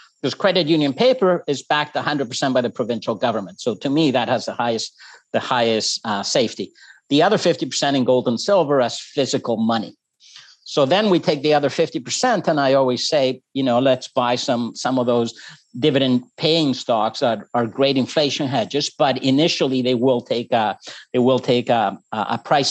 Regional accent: Chile; now in Canada; I am from Chile, married a Canadian gal from Newfoundland.

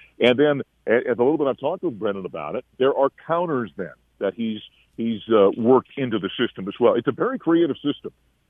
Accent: North Dakota, United States; You know, there was a guy, you know, around the state of North Dakota, my home state, Josh Duhamel, the actor, is a North Dakota guy.

